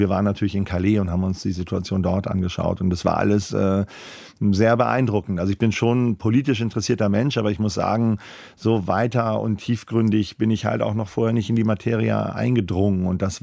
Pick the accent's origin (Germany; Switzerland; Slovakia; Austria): Germany; Northern Germany; ich bin ja Norddeutscher